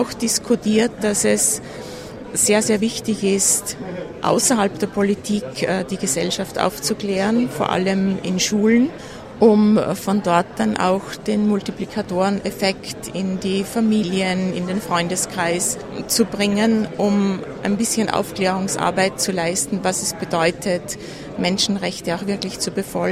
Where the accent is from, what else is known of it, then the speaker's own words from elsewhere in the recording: Iran; moved away as an adult; Ich komme aus dem Iran